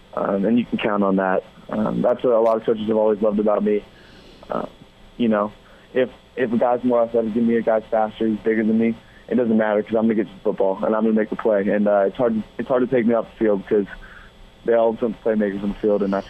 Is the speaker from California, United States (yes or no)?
yes; California, United States; born there; also born or lived in London, United Kingdom / Chicago; I was born in California. I moved to London. That was the toughest transition just because the people are so different. But then I moved to Chicago and then back to California.